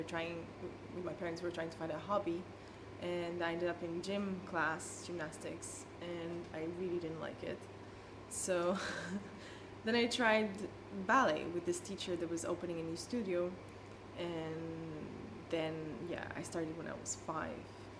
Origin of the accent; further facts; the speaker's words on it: Portugal; English is a second language; now in Brussels, Belgium; I come from Portugal and I live in Belgium, in Brussels.